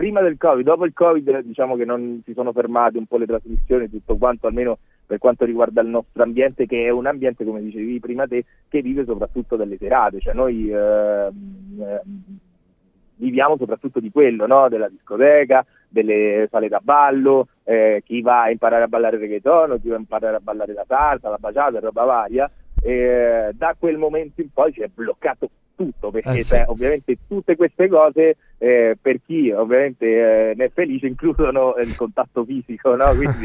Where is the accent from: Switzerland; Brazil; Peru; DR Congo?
Peru; Italian is a second language; now in Italy; soprattutto il mio paese d'origine, che è il Perù, nel quale sono stato più volte anche in televisione